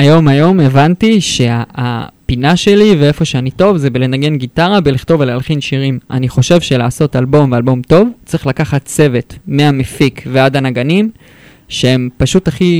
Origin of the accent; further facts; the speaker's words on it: Hod HaSharon, Central District, Israel; אז גדלתי ונולדתי בהוד השרון